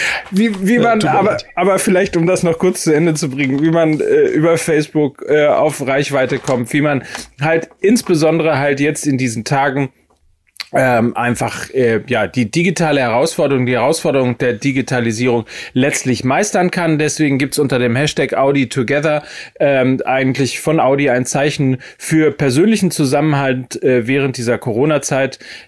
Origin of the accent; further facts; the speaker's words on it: Hamburg, Germany; Ich persönlich als Hamburger